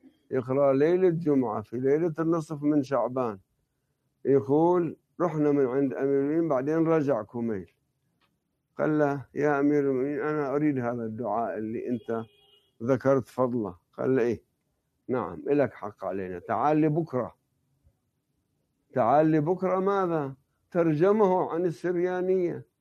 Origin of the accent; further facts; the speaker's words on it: Lebanon; ولأني أنا نشأت بطفولتي في لبنان